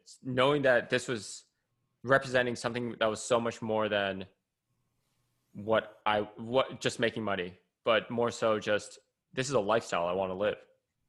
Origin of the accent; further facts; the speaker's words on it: California, United States; And they have nothing to lose, you know, versus I'm some kid from California.